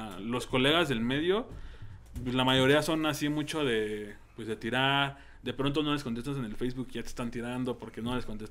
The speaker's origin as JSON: {"language": "Spanish", "country": "Mexico", "said": "nosotros si somos de México"}